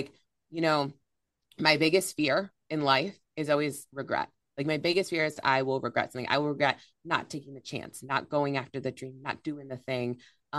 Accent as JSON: {"language": "English", "town": "Rockford", "region": "Illinois", "country": "United States", "said": "There's a Rockford, Michigan, not Rockford. I was like Rockford, Illinois. I live in Rockford, Illinois."}